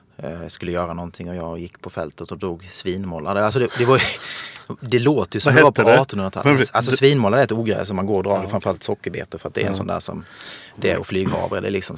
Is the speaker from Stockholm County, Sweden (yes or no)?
no; Sölvesborg, Blekinge, Sweden; Jag kommer från Sölvesborg i Blekinge.